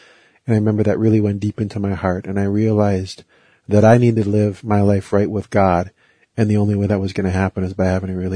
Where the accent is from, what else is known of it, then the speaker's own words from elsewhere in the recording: Duluth, Minnesota, United States; I was born and raised in Duluth.